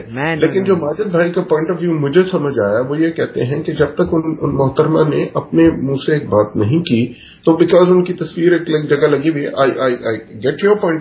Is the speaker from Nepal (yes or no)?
no; Pakistan; now in Canada; इतने सालों से मैं भी कनाडा में और आप भी हैं। हम चूंकि पाकिस्तान से आए होते हैं